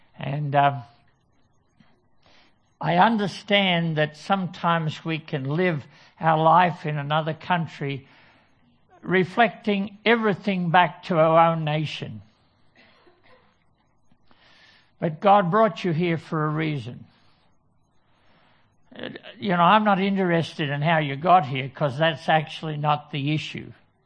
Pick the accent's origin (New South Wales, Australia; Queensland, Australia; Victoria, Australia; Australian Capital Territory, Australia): Victoria, Australia; I come from Victoria. I'm actually from Stool, just a little country town, and there's a lot of eucalyptus trees there.